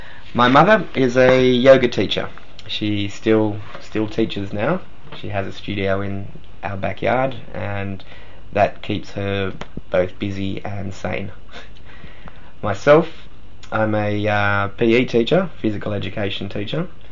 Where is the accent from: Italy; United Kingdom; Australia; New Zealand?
Australia; I'm Australian. I live in Sydney, Australia. I'm the youngest of 4 children.